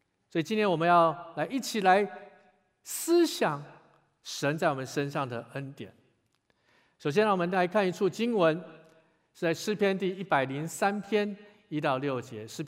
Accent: China; 我们中国人常会说一句话

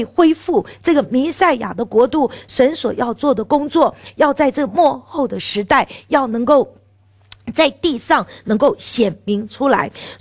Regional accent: China; 我们中国人没有代表，我们中国人亚洲没有代表。

